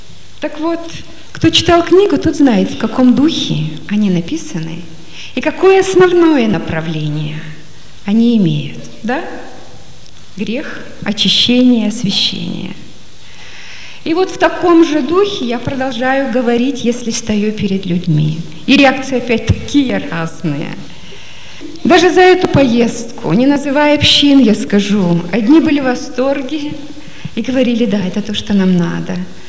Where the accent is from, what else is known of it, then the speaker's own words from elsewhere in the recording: Russia; moved away as an adult; also born or lived in Estonia / Germany; Я родилась и выросла в России. Я жила до 35 лет здесь. В Советском Союзе. Сначала в России, потом в Эстонию уехали мы 18 лет тому назад. В Эстонии живем, в Германии. Так вот, я выросла в России среди русских христиан